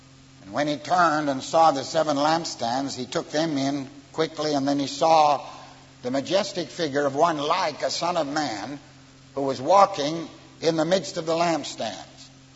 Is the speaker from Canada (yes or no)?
yes; Canada; I'm a Canadian. In Canada, it's